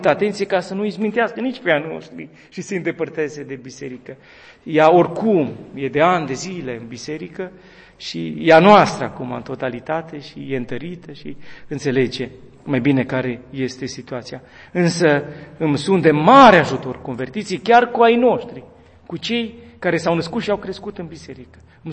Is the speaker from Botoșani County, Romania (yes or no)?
no; Spermezeu, Bistrița-Năsăud, Romania; casei mele părintești, din satul meu natal, Spermezeu, de aici, din apropiere, de la poalele munților Țibleș, în județul Bistrița, Năsăud.